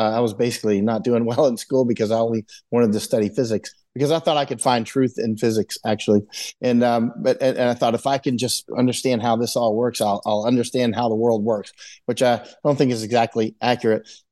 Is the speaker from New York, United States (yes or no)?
no; Florida, United States; I'm weirdly back in Florida, where I came from, actually. And I love Florida, and I grew up in Florida, and it's a part of me.